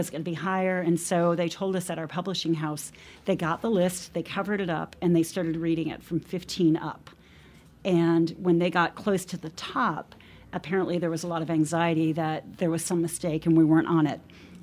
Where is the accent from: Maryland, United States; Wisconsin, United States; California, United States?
Maryland, United States; also born or lived in New York; I was born in New York, but I've lived in Maryland most of my life.